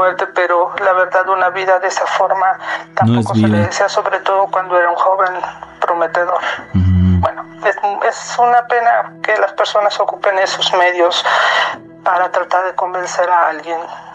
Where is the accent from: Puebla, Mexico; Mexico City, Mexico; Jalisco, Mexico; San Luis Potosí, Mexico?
Puebla, Mexico; now in Germany; Yo soy originaria de Puebla, pero ahorita estoy viviendo en Alemania. Desde ahí los estoy escuchando.